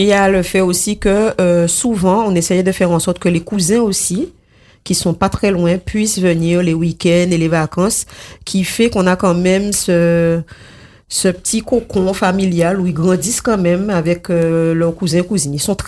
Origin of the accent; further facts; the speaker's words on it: Sainte-Rose, Guadeloupe; j'ai grandi à Sainte-Rose, au comté, entourée de tous les cousins